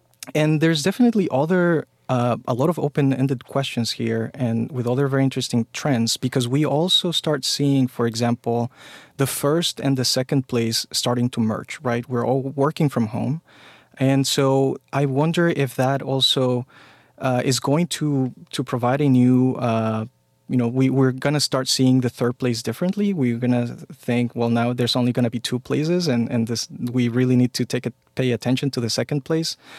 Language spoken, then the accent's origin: English; Mexico; I grew up in Mexico